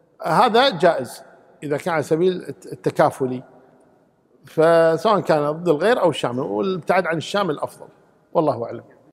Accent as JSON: {"language": "Arabic", "country": "Kuwait", "said": "عندنا في الكويت"}